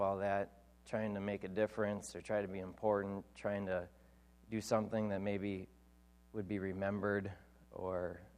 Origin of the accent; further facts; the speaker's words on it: Rhinelander, Wisconsin, United States; For the most part, I'm your average American person. I was raised here in Rhinelander. We lived in Pine Lake.